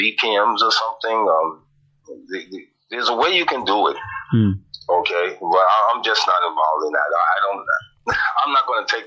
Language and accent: English; New York, United States; We're from New York, my family, and people from Africa or other places will come and visit.